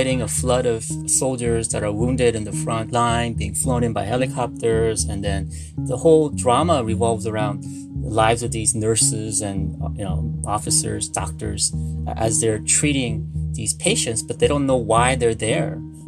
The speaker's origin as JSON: {"language": "English", "country": "United States", "tie": "born or raised there", "lives_now": "Seoul, South Korea", "said": "Well, yes, of course, growing up in the United States, I grew up watching MASH."}